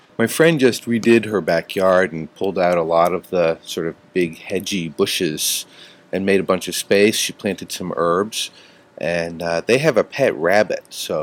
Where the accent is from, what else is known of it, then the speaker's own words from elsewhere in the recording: United States; The Netherlands is an interesting place to be, from my perspective as an American at least.